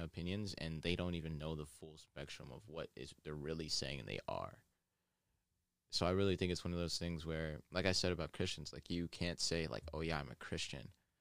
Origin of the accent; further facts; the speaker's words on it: Ohio, United States; now in New York, United States; Because I was from Ohio. I called soda pop.